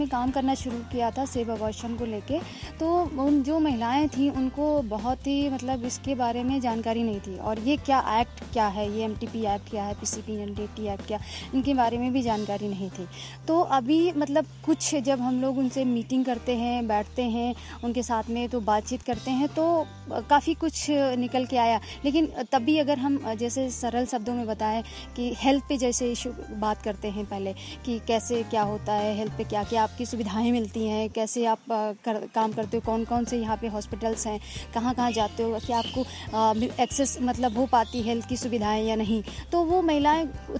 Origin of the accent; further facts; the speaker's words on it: Lucknow, Uttar Pradesh, India; मैं लखनऊ में अलीगंज में एक जगह है वहाँ से हूँ।